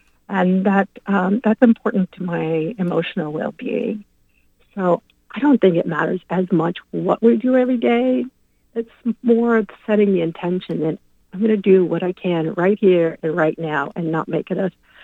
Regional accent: Kansas City, Missouri, United States; First of all, I have to say I am from Kansas City, Missouri.

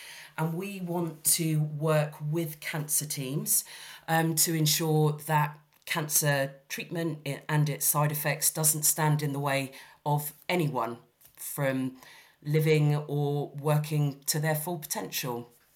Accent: Hong Kong; I grew up in Hong Kong, and I was hoping that one day to be able to work in Hong Kong.

